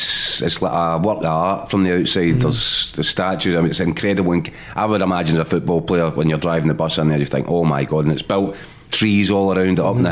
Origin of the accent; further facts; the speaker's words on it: Scotland, United Kingdom; And I think we, as Scottish people, are going to have to get used to the idea